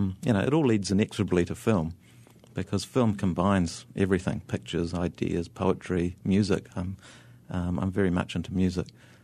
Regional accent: New Zealand; born there; I didn't feel like a Kiwi until I went back to where I was born. And that didn't happen until I was in my mid-30s. And as I flew back to New Zealand

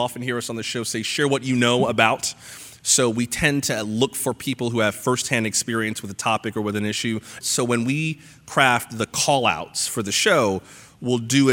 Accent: Florida, United States; I'm from South Florida, and I'd moved back and worked for one of the stations in my hometown as an assignment editor

